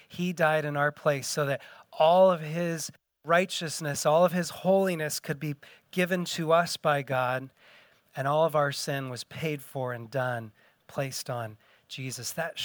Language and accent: English; United States; And as an American, I've had a hard time understanding this concept